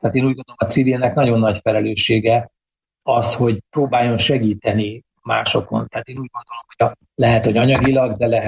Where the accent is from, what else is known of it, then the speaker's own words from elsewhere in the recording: Miskolc, Borsod-Abaúj-Zemplén, Hungary; én miskolci vagyok